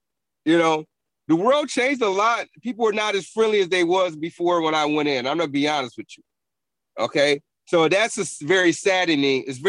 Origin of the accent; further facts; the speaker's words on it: Buffalo, New York, United States; moved away as an adult; now in Augusta, United States; I live in Augusta right now. I'm from Buffalo, and I live in Augusta.